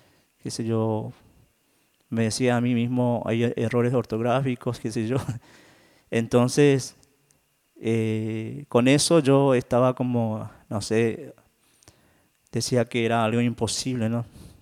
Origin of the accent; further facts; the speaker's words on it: Formosa, Argentina; después volver otra vez a mi ciudad natal y decir, tengo que terminar la primaria, después ir a Formosa Capital y terminar la secundaria también.